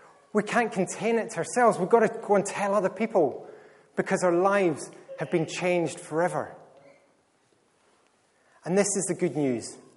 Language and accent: English; Scotland, United Kingdom; I am Scottish after all. You did pick up on that, didn't you? Yeah, just checking, I haven't lost my accent.